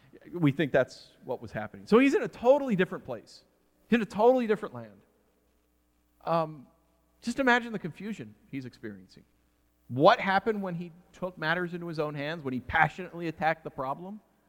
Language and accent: English; United States; I'm an American.